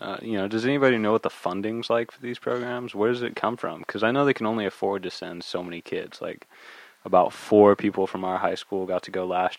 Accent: United States; As an American, you know, I really feel like I have no culture.

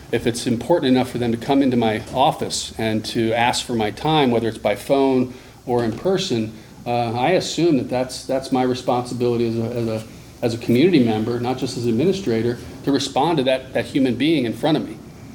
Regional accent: Washington, District of Columbia, United States; I grew up in Washington, D.C. It's really hard to make that smaller community happen in a very large city.

